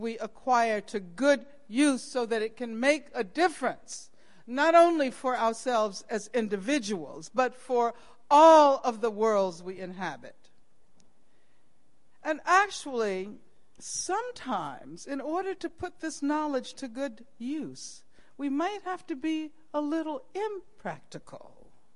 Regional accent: Birmingham, Alabama, United States; I grew up in Birmingham, Alabama, at the height of Jim Crow segregation.

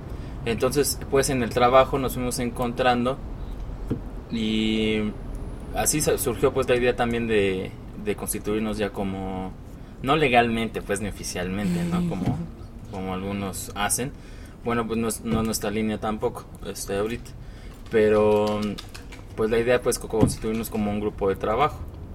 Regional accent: Mexico City, Mexico; now in Puebla, Mexico; no somos originalmente de Puebla. Pues si yo soy del DF

